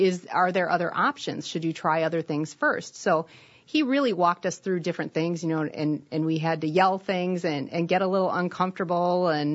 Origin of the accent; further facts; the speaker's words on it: Wisconsin, United States; accent: Wisconsin; And I say that with my Wisconsin accent.